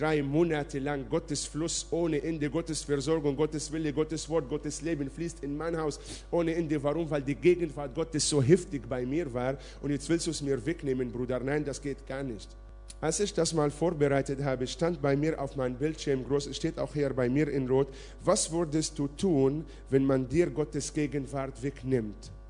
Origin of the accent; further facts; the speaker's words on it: Israel; German is a second language; also ich komme aus Israel